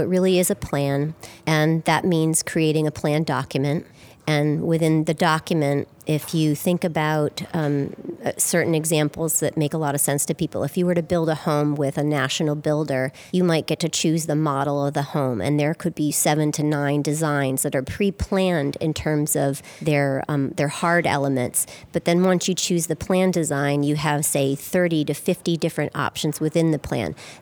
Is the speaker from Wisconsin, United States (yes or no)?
no; Jupiter, Florida, United States; also born or lived in Boston; I am from Jupiter, Florida, although I did live in the Boston area for a solid 20 years, but not born and bred there, so I do pronounce my R's correctly